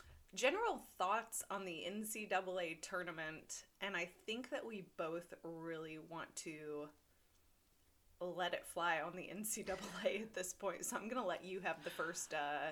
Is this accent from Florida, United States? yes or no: no; Marion, Kentucky, United States; I grew up in Marion, Kentucky, and, like, the biggest cities were hours away.